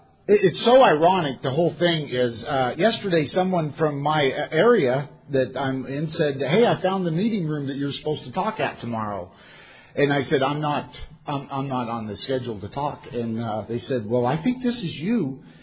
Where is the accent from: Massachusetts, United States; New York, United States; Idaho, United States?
Idaho, United States; I'm from Idaho.